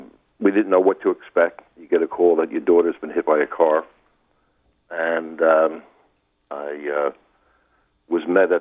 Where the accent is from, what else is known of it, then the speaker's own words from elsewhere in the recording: Rockville Centre, New York, United States; after about 19 years in New York City, I was offered a position in Rockville Center, which happened to be my hometown